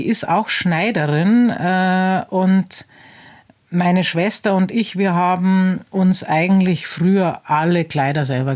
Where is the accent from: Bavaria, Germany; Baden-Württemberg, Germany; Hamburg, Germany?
Bavaria, Germany; Penzberg; born there; Ich bin in Penzberg geboren. Penzberg ist ein oberbayerisches Städtchen, circa 50 Kilometer südlich von München, zwischen Garmisch-Partenkirchen und München. Mhm. So in der Mitte drin, am Alpenrand.